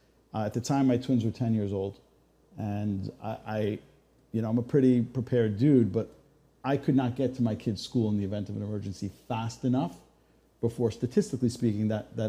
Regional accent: New York, United States; now in Texas, United States; I'm from New York. I'm sorry.

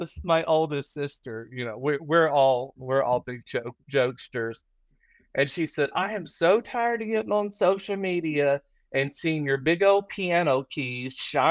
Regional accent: Ohio, United States; I'm from Ohio originally. So I'm going to head back to Ohio for Christmas.

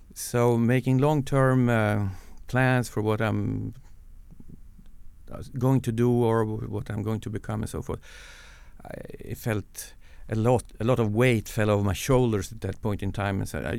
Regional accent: Skellefteå, Västerbotten County, Sweden; now in Umeå, Sweden; But I grew up in Skellefteå, which is about 130 kilometers north of Umeå. I came to Umeå as a student, close to 50 years ago now.

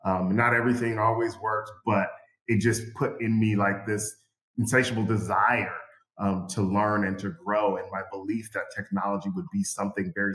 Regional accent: Seattle, Washington, United States; I grew up in Seattle, more affluent parts of Seattle.

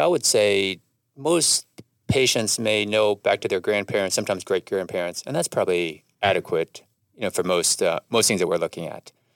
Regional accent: Columbus, Ohio, United States; So I grew up in Columbus, Ohio, and my dad was a cardiologist.

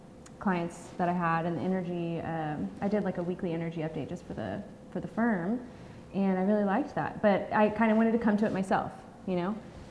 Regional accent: Houston, Texas, United States; I'm from Houston, which is where we are right now.

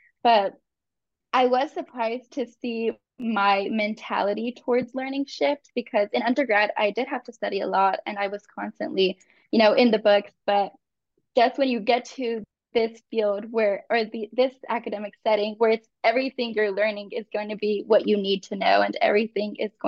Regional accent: Mercedes, Texas, United States; So I'm from Texas, the Rio Grande Valley, which is very, very far south Texas. The town that I grew up in was called Mercedes, Texas, which is a very, very small town.

